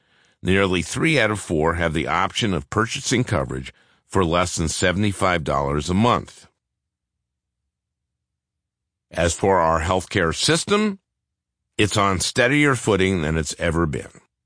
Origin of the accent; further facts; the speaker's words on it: Minnesota, United States; His piece compared Medicare spending in McAllen, Texas, with Medicare spending at the Mayo Clinic in my home state.